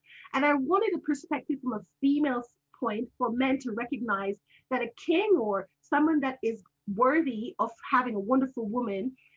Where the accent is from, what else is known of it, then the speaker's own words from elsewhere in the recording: Canada; also born or lived in Jamaica / Spain; Actually, this is my real name. I am Jamaican born Canadian, part raised in Canada, spent some time in Spain, almost 7 years.